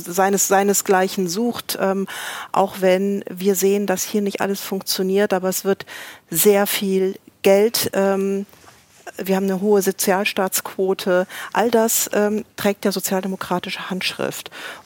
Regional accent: North Rhine-Westphalia, Germany; ich stamme aus Nordrhein-Westfalen

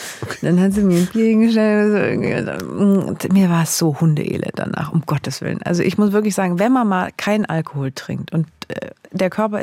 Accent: South Germany, Germany; Dann komme ich hier aus dem Süddeutschen, katholisch geprägt

